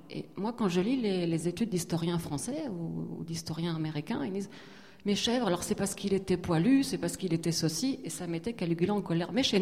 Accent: León, Castile and León, Spain; Moi je suis tout simplement née à León en Espagne, je suis espagnole. J'ai grandi là-bas, rue de la 7e Légion.

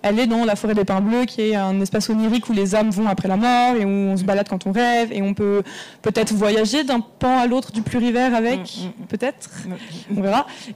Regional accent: Auvergne-Rhône-Alpes, France; parce que je viens de la Drôme, en fait, du Picodon

